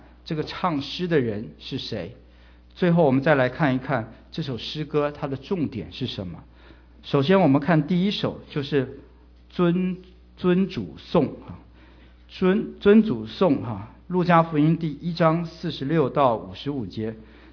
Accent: China; 那这关于这个犹太人的许配给别人，我们中国人特别能够了解，因为中国人历代以来就有这个风俗

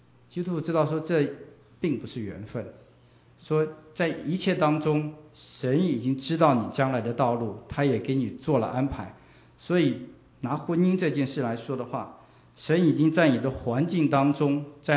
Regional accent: Taiwan; now in Los Angeles, United States; 当年我来自台湾，他来自马来西亚，然后我们都来到遥远的美国，然后刚好就是在那个时候我们都来到洛杉矶

